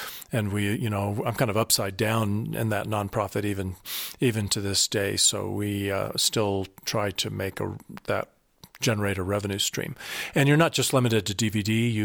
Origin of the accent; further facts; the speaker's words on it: Colorado Springs, Colorado, United States; the policies and goals of the town of Colorado Springs, where I was born and raised.